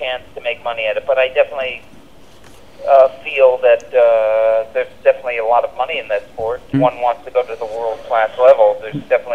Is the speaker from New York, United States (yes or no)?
yes; Buffalo, New York, United States; born there; as if because I was born in Buffalo, the film made itself.